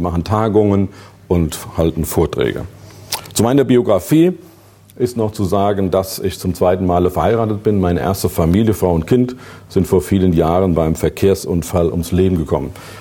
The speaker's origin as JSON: {"language": "German", "country": "Germany", "said": "Bei uns in Deutschland, wo ich herkomme, ist das so, vielleicht in Österreich ja auch"}